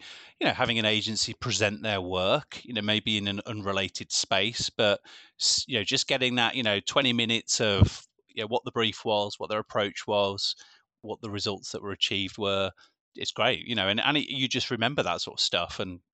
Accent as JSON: {"language": "English", "town": "Birmingham", "region": "West Midlands", "country": "United Kingdom", "said": "I am local. I am from Birmingham"}